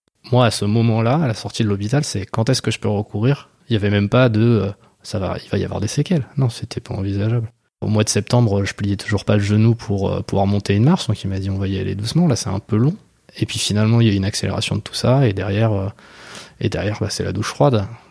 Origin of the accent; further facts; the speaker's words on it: Paris, Île-de-France, France; je suis parisien. Donc j'ai bientôt 40 ans. Je suis rentré dans ma 40e année.